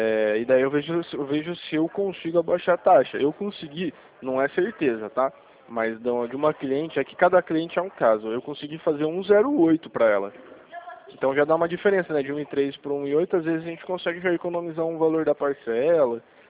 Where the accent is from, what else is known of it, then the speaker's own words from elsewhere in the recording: Rio Claro, São Paulo, Brazil; eu sou daqui de Rio Claro.